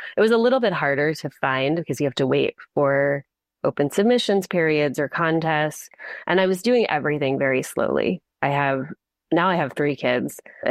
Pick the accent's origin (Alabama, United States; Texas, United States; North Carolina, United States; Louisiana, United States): Louisiana, United States; New Orleans; just as a Jewish kid, especially a Jewish kid growing up in New Orleans, where we were sort of the clear minority.